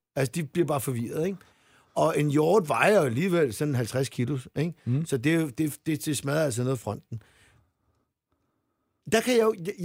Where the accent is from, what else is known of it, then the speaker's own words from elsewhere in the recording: Zealand, Denmark; og jeg er fra Sjælland